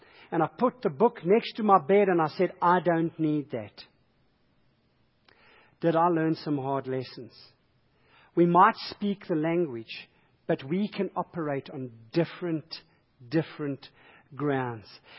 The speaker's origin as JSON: {"language": "English", "country": "South Africa", "said": "church and I had to tell them what passage I was reading from three times because they didn't understand my accent. I went to a shop and they wouldn't serve me coffee because they realized I was South African."}